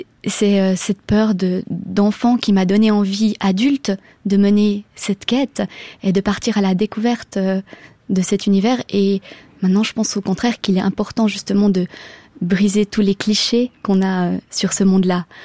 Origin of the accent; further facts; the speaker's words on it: Bern, Switzerland; J'ai grandi ici, dans le Jura bernois, sur le plateau de Diesse